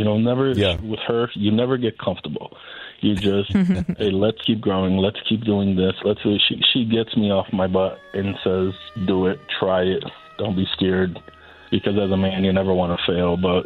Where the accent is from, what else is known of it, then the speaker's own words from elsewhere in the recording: Brazil; moved away; I'm an immigrant. I was born and raised in Brazil, and I migrated here in 96. I'm legal.